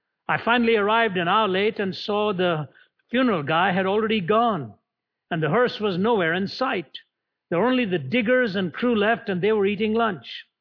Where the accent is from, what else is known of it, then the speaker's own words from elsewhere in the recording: India; I was born and raised in India. My ancestors were Orthodox Hindu priests. They came from the highest caste of the Hindu priesthood called the Nambudris.